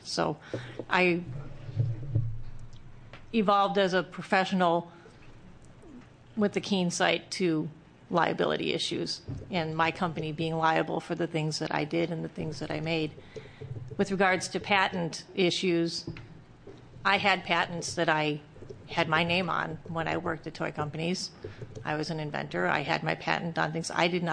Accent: Oregon, United States; I'm a farmer from Southern Oregon.

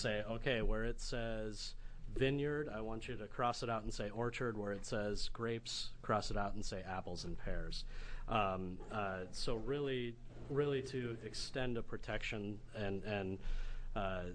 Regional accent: Iowa, United States; I'm actually from Iowa originally.

